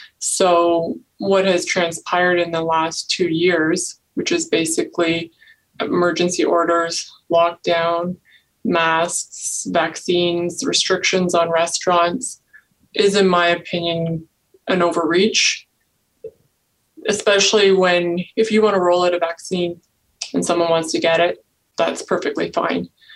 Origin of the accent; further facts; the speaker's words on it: Kitchener, Ontario, Canada; I'm from Kitchener and married with some stepchildren.